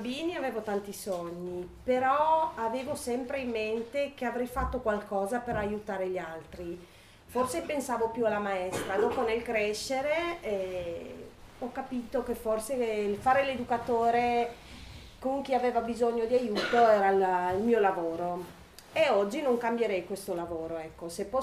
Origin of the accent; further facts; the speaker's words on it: Cagliari, Sardinia, Italy; vengo da Cagliari